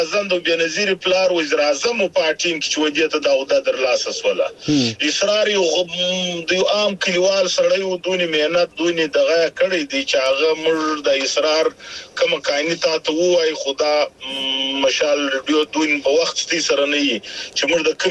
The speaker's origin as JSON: {"language": "Pashto", "town": "Zhob", "region": "Balochistan", "country": "Pakistan", "said": "زه د ژوب یم د ژوب پلانکی زیم"}